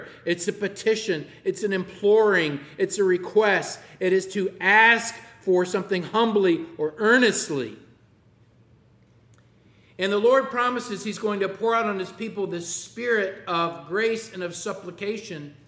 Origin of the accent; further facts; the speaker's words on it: Texas, United States; When I was a boy growing up in East Texas, we lived near some railroad tracks.